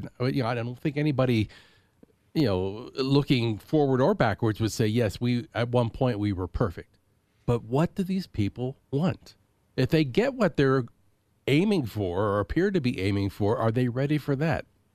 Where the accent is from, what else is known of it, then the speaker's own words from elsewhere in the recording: Pennsylvania, United States; Well, I just remember the little industrial, now Rust Belt town that I grew up in Pennsylvania.